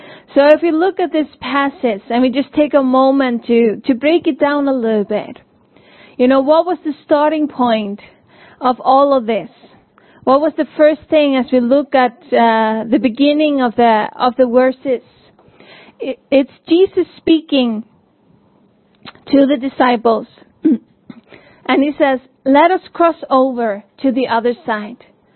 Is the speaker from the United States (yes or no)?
no; Iceland; growing up in Iceland, there were so many times we would experience storms.